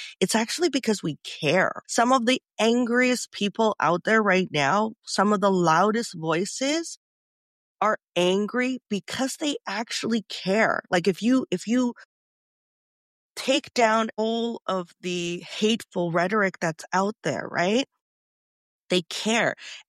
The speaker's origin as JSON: {"language": "English", "country": "Canada", "tie": "born or raised there", "said": "And I grew up in Canada."}